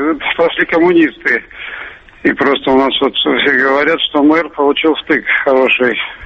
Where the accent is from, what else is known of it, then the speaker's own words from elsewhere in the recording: Moscow Oblast, Russia; Я из Московской области.